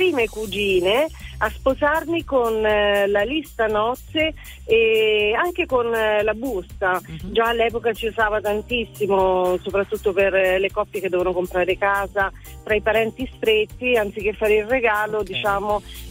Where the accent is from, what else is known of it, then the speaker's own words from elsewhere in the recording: Bolsena, Lazio, Italy; Allora, sono di Bolsena, provincia di Viterbo